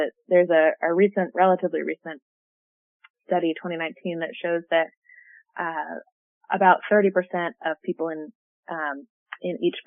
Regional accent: Kansas, United States; I grew up in Kansas, and there just are a lot of folks I know back home

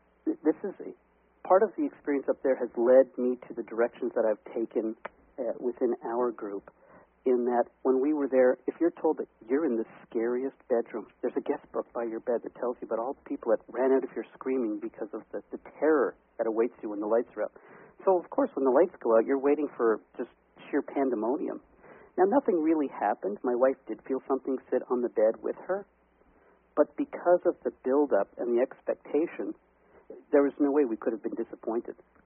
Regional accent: Montreal, Quebec, Canada; English is a second language; now in United States; I grew up in Montreal in Canada. I learned English so I could come to the United States.

